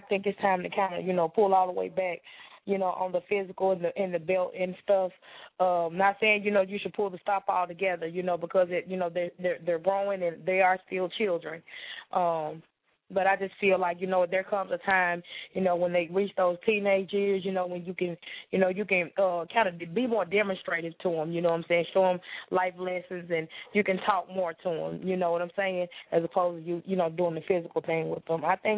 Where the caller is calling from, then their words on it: Cleveland, Mississippi, United States; I'm calling from Cleveland, Mississippi.